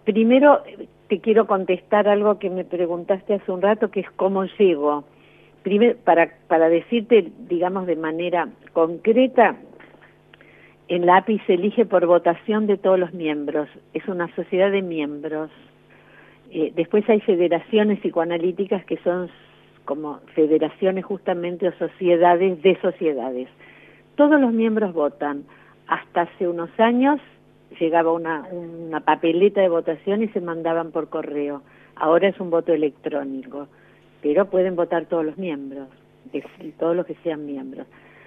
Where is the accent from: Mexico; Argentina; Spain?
Argentina; yo soy argentina